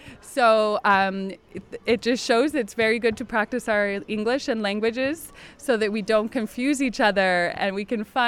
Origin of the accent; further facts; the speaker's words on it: Vancouver, British Columbia, Canada; I'm from Vancouver, Canada